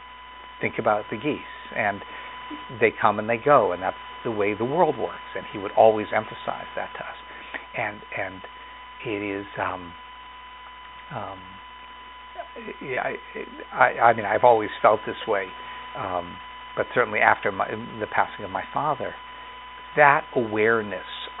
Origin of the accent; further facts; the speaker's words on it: Scranton, Pennsylvania, United States; In my hometown in Scranton, there's a beautiful reservoir